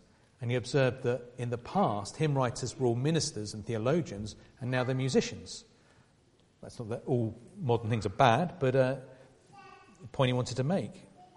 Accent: England, United Kingdom; it's probably because I'm English

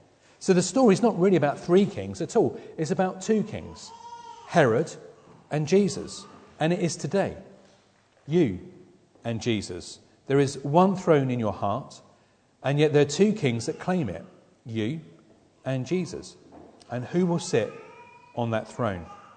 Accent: East of England, United Kingdom; I'm from Essex. This is Essex.

